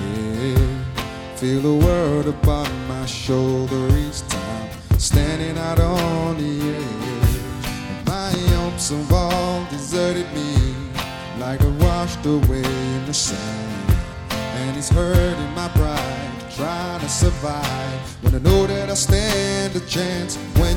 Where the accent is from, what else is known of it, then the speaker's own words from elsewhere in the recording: Birmingham, West Midlands, United Kingdom; I've come all the way to Birmingham. This is my hometown, do you know what I'm saying?